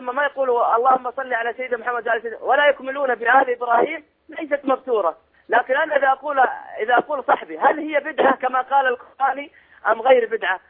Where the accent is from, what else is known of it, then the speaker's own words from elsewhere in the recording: Saudi Arabia; أنا من المملكة العربية السعودية